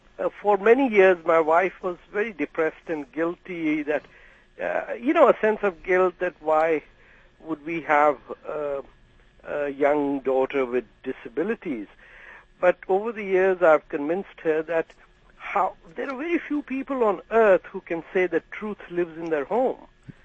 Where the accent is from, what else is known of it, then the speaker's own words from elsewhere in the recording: Pakistan; now in Canada; I'm a Pakistani, Muslim immigrant to Canada who's 61.